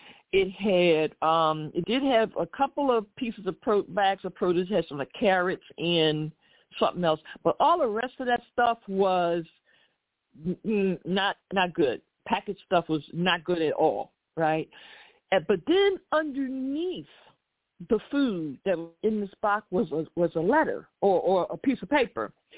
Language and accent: English; Philadelphia, Pennsylvania, United States; yep, I'm from Philly, so I can tell you, as they say, where the bodies are buried.